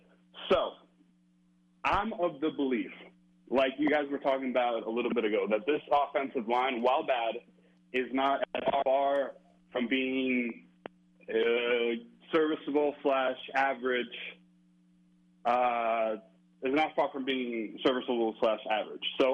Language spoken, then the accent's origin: English; New York, United States; moved away as an adult; now in Madrid, Spain; I'm really in Madrid. I'm from New York, but I'm here teaching English for a year.